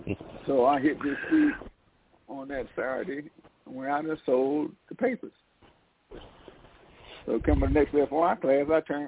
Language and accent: English; High Point, North Carolina, United States; also born or lived in Atlanta; from High Point, which is about a half an hour from Winston-Salem.